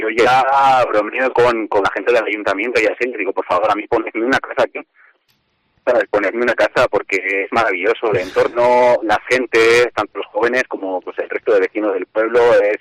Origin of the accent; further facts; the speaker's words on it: Logroño, La Rioja, Spain; yo que soy de Logroño también